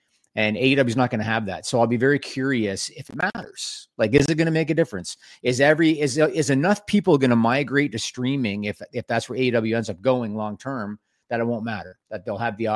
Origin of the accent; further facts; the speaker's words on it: Canada; I'm not political, I'm not picking sides, I'm Canadian.